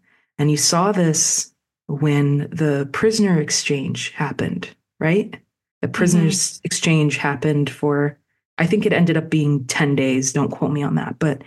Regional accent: Chicago, Illinois, United States; The murder of a 6-year-old child in my hometown, Chicago

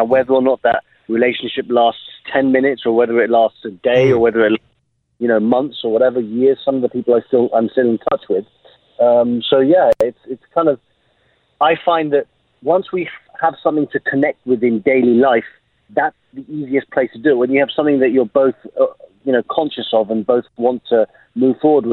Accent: England, United Kingdom; accent: English; And I had my English accent, which also gave me an advantage.

